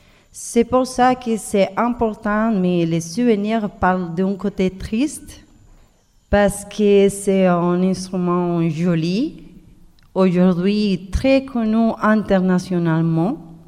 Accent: Colombia; je viens de Colombie

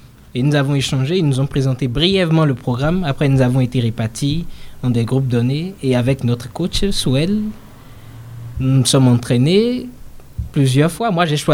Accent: Benin; moved away as an adult; now in Grenoble, France; je viens du Bénin. Je suis arrivé à Grenoble en septembre 2020.

